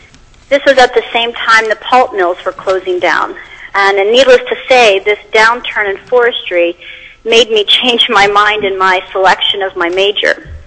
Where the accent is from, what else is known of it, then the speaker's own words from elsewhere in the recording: Willow, Alaska, United States; I'm from Willow.